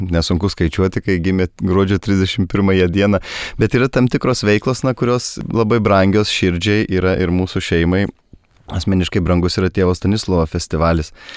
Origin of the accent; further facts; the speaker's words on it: Kėdainiai, Kaunas County, Lithuania; tik tai mes iš Kėdainių krašto, ne iš vidurio Lietuvos abu kilimo